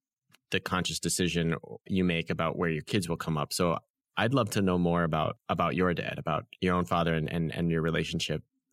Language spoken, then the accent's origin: English; Arlington Heights, Illinois, United States; I grew up in Arlington Heights and had a similar feeling thinking about Javier and Amaya growing up in the city